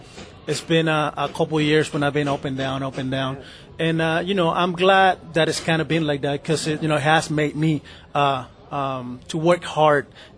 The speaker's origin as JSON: {"language": "English", "country": "Venezuela", "tie": "born or raised there", "said": "one of the guys that I grew up watching in Venezuela"}